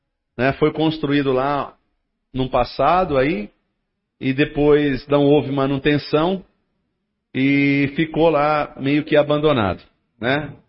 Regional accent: Brazil; born there; Eu prestigiei, né, o meu bairro lá, onde eu nasci, e sei também da carência desse bairro, que é o Jardim São Lucas.

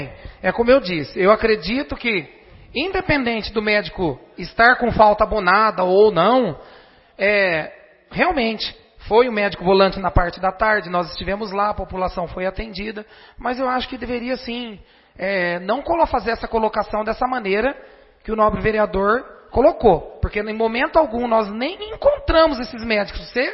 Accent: Garça, São Paulo, Brazil; born there; eu nasci em Garça

